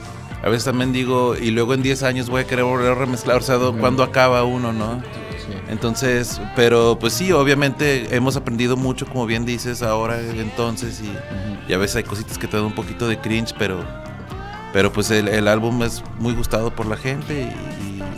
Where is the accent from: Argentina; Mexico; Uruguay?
Mexico; O sea, si nos preguntan, somos mexicanos. O sea, no. Bueno, yo no podría decir que soy estadounidense.